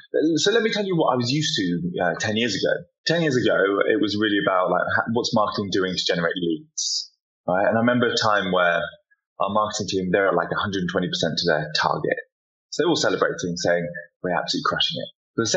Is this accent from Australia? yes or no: no; United Kingdom; I'm British